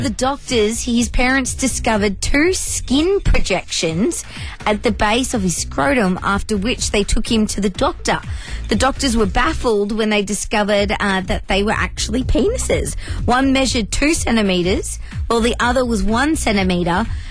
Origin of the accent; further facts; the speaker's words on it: United States; I'm American.